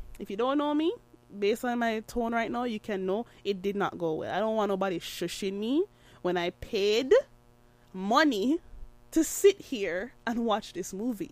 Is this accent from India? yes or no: no; Jamaica; now in Canada; I am a Jamaican woman who grew up in Jamaica before I moved to Canada. All right. In Jamaica, as with everything we do, we are a vibrant people.